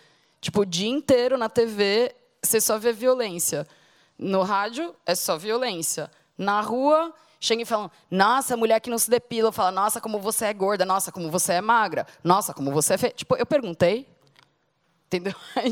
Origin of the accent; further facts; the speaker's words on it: São Paulo, Brazil; born there; Eu nasci em São Paulo, mas São Paulo é feita por muitas pessoas que não são de São Paulo.